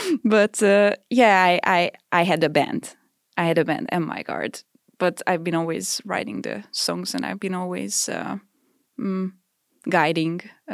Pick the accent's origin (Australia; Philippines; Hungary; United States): Hungary; Békéscsaba, Békés; English is a second language; I was growing up in Békéscsaba, a city in the eastern part of Hungary. It's really close to Transylvania.